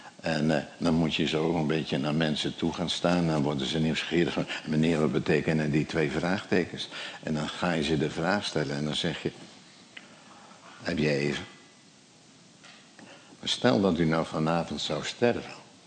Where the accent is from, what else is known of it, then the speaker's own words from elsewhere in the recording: Gelderland, Netherlands; Nou, u weet, ik kom van de Veluwe.